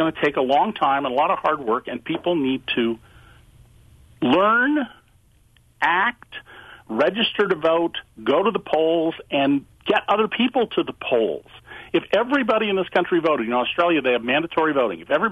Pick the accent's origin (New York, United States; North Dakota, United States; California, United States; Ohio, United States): California, United States; because college was free when I grew up in California